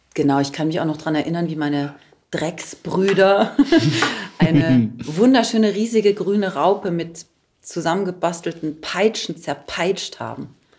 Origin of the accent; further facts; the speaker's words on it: Taunusstein, Hesse, Germany; also born or lived in Karlsruhe; Genau, ich bin in Karlsruhe geboren. Dann haben wir da, 3 Jahre oder knapp 4 Jahre gewohnt. Und dann sind wir nach Taunusstein bei Wiesbaden gezogen.